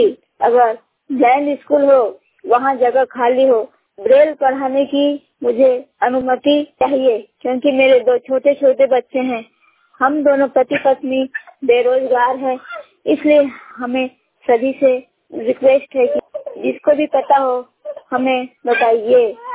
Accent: Deori, Madhya Pradesh, India; मेरे गांव का नाम देवरी, तहसील उदयपुरा, जिला रायसेन है।

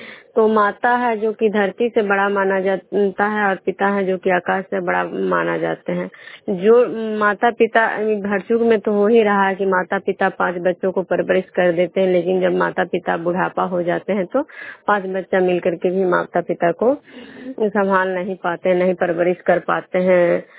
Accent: Vishnupur, Bihar, India

